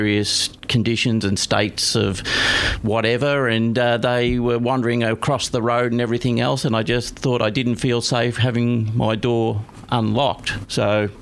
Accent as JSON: {"language": "English", "region": "Victoria", "country": "Australia", "tie": "born or raised there", "said": "I came from the Masson Ranges, nice country area, as I was saying, and I came back to working in town here"}